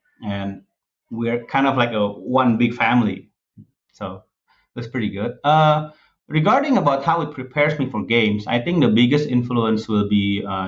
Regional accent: Indonesia; me growing up in Indonesia

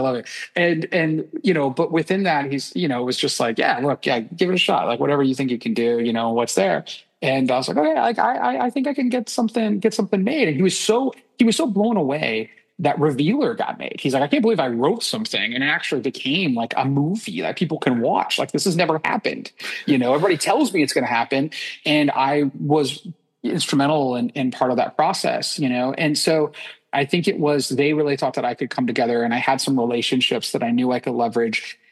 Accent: Indianapolis, Indiana, United States; And, like, we're all Midwesterners. I'm from Indianapolis.

